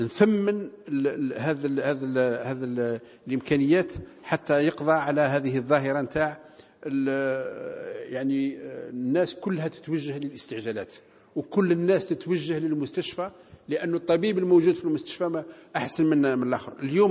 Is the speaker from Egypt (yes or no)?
no; Algeria; إحنا جزائريين